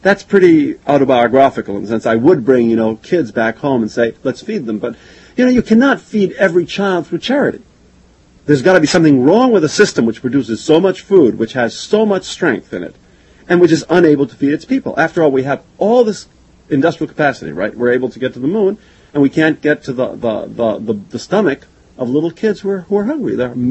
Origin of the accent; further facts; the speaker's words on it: Argentina; also born or lived in New York, United States / Chile; Well, I was born in Argentina, and when I was 2.5, I came to the United States. I came to this city, New York, and I spent the next 10 years of my life here.